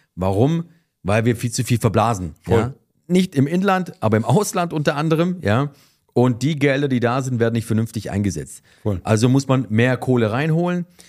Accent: Stuttgart, Baden-Württemberg, Germany; Also ich komme ja aus Stuttgart, da gibt es ja auch zigtausend Shisha-Bars.

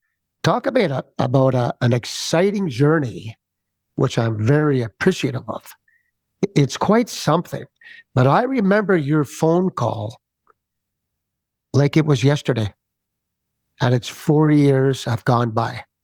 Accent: Montreal, Quebec, Canada; Kid growing up in Montreal, getting to junior, playing pro hockey

